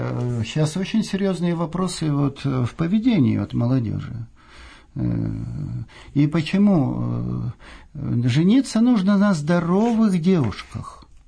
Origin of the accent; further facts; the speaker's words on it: Estonia; Я вырос в Эстонии